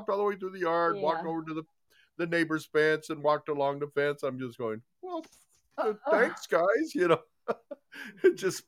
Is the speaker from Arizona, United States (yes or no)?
yes; Tucson, Arizona, United States; When I grew up in Tucson, we were out.